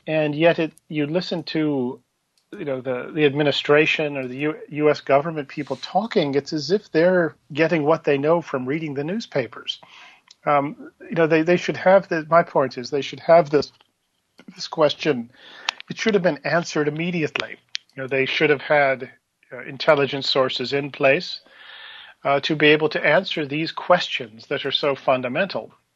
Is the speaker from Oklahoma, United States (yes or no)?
no; Virginia, United States; When I tell people I'm from Virginia, every time they say, "Oh, West Virginia."